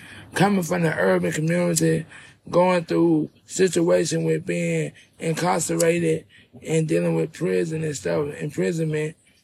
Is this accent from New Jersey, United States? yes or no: no; LaGrange, Georgia, United States; I'm from LaGrange, Georgia, man. Born and raised in LaGrange, Georgia. You know what I'm saying? Georgia native, you know what I'm saying?